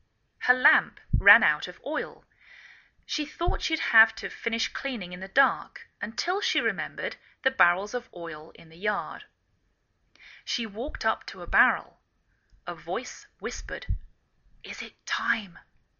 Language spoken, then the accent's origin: English; England, United Kingdom; now in United States